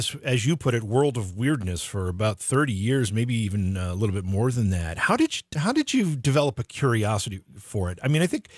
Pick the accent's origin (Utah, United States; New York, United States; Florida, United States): New York, United States; Oneonta; Those stories, you know, I grew up in Oneonta, New York, not too far from where you're talking about.